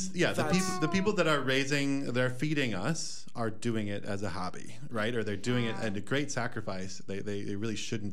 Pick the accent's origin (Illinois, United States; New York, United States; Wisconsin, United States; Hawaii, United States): Wisconsin, United States; the landscape that I grew up on Dairy Farm in the Coon Creek watershed is totally culturally structured by that era